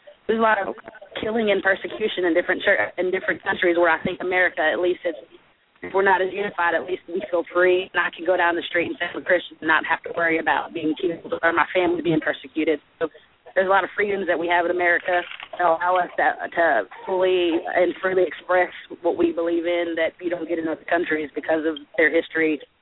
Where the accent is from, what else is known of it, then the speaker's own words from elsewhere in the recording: Nashville, Tennessee, United States; I mean, I live in the South. I'm from Nashville, and you can pretty much throw a rock and hit a church. It's a Southern belt.